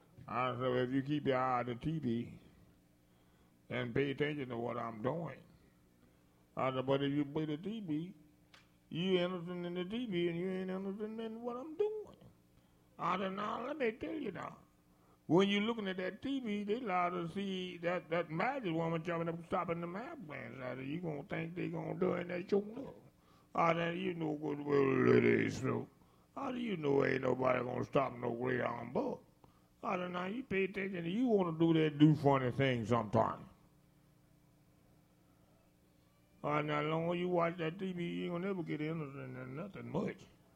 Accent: Mississippi, United States; I'm from Mississippi.

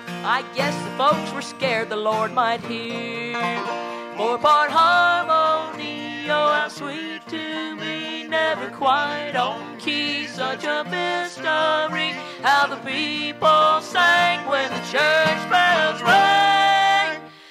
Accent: Clarksville, United States; we spent a lot of time going to church when I was growing up in Clarksville, because it's a small town and there wasn't a whole lot to do. And I always attended the Baptist church there.

